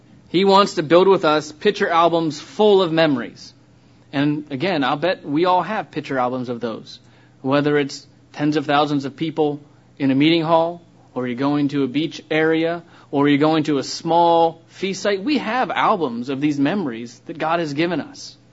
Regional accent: Ohio, United States; there was one feast where I grew up in Ohio.

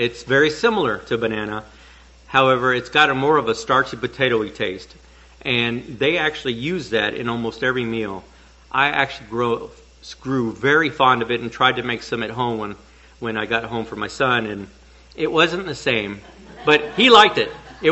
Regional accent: Nigeria; I said, well, like I said, I'm Nigerian.

